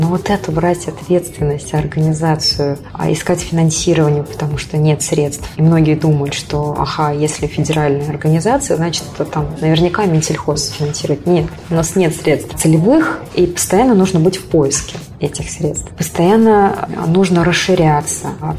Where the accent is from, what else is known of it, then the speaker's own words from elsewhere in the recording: Russia; я рассказала о своей деревне в своем выступлении, что я из Жукулуга, из Тарбежского района.